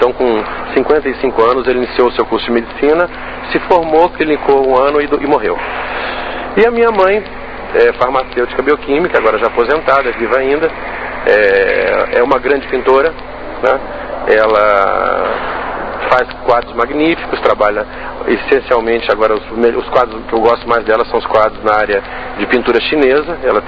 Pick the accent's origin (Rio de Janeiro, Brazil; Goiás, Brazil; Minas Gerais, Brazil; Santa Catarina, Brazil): Rio de Janeiro, Brazil; Eu nasci no Rio de Janeiro, no dia 11 de janeiro de 1956. Sou natural aqui da cidade mesmo, nasci no bairro da Glória, numa instituição chamada Beneficência Portuguesa, e vivi toda a minha vida aqui na cidade